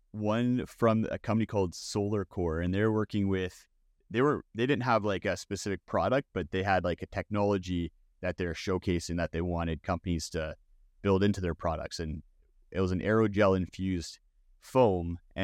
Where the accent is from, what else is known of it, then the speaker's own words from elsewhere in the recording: Canada; And as a Canadian up here in the cold, like the thing that I've found the hardest to keep warm in the wintertime is my feet